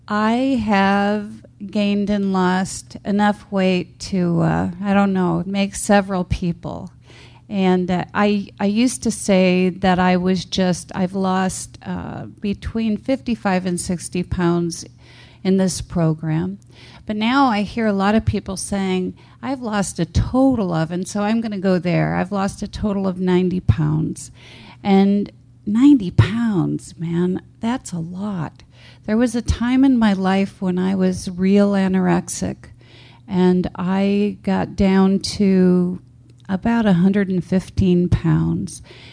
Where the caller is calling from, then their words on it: Phoenix, Arizona, United States; And on the phone bridge … from Phoenix.